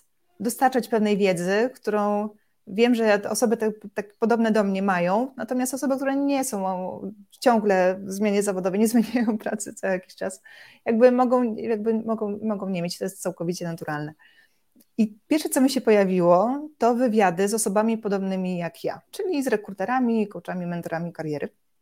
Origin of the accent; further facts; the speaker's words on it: Warsaw, Masovian Voivodeship, Poland; poruszałam się po mieście, jestem z Warszawy, po komunikacją miejską.